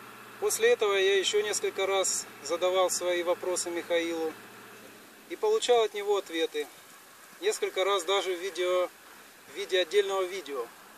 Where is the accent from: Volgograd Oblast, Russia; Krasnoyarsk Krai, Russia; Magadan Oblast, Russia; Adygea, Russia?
Adygea, Russia; Maykop; мне 33 года, я из России, города Майкопа, Республики Адыгея.